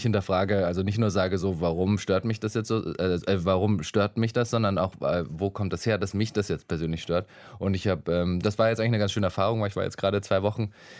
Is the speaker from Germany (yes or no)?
yes; Bavaria, Germany; meine Eltern beide nicht von dort sind, wo ich aufgewachsen bin, nämlich in so einem kleinen bayerischen Dorf.